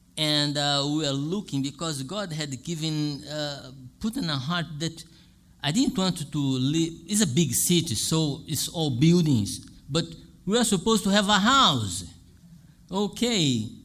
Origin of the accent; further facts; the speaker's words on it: Rio de Janeiro, Brazil; English is a second language; now in Texas, United States; By the way … I'm from Texas, but I was born and raised in Rio de Janeiro.